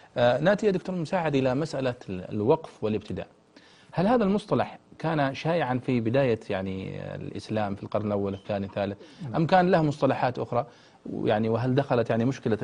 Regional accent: Saudi Arabia; عندنا في السعودية

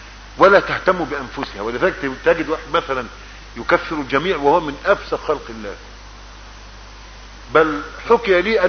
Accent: Egypt; ما احنا على قواعدنا كمصريين

